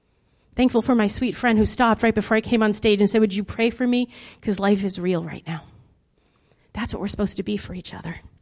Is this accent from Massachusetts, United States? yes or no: yes; Lowell, Massachusetts, United States; Do you know where I'm from? I'm from Lowell